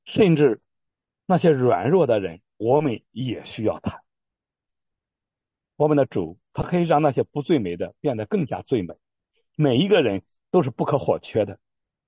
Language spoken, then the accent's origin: Chinese; Nanjing, Jiangsu, China; 我说，因为南京人和跟日本的那种特殊的一段历史